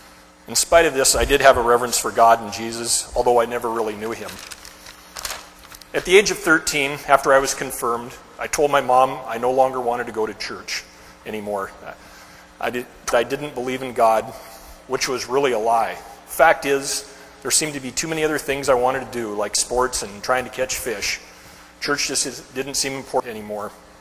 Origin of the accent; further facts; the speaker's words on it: Camano Island, Washington, United States; I grew up not far from here on Kamano Island, and I was born in Seattle, specifically Ballard Hospital, across the canal from Fisherman's Terminal.